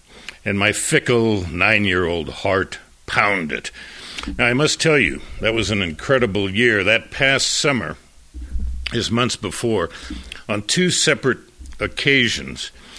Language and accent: English; St. Louis, Missouri, United States; It was a frosty night for me, December the 15th, 1954, in my hometown of St. Louis.